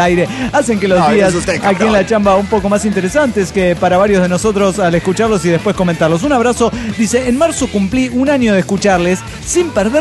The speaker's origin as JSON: {"language": "Spanish", "region": "Mexico City", "country": "Mexico", "said": "Soy el Tacuben del DF mexicano."}